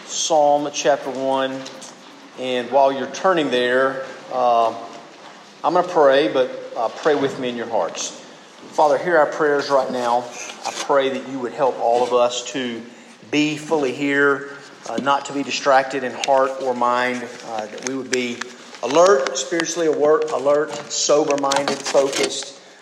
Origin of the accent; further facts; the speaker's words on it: Statesboro, Georgia, United States; also born or lived in Atlanta; I was born in Atlanta, Georgia, but then quickly when I was like a baby moved to Statesboro, Georgia, and basically grew up my whole life there.